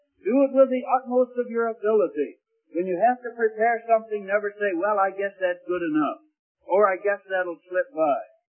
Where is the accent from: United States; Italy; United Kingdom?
United Kingdom; Scotland; Now, I'm a Scotsman.